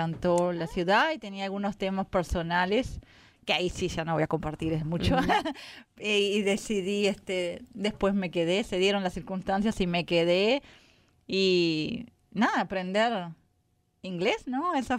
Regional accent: Maldonado, Uruguay; born there; De Uruguay, sí, nací en Maldonado, Uruguay, y sí, mi familia es de allá, están todos allá.

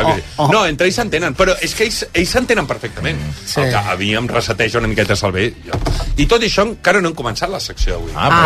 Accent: L'Hospitalet de Llobregat, Catalonia, Spain; O sigui, és exagerat fins i tot pels que som de l'Hospitalet.

